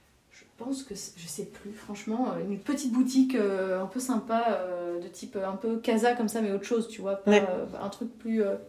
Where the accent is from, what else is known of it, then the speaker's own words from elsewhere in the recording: Belgium; parce que oui, je suis belge.